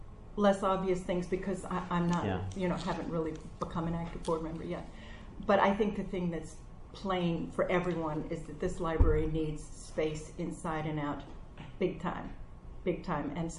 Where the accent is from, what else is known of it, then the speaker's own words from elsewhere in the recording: New York, United States; now in Boston, United States; When I finished college, I came from New York, but my roots are Richmond, Virginia. I moved to Boston and went to Simmons.